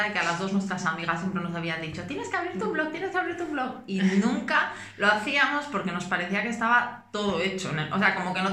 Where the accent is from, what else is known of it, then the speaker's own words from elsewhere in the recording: León, Castile and León, Spain; moved away as an adult; now in Madrid, Spain; me vine a Madrid hace ya 11 años, casi a la vez nos vinimos, de León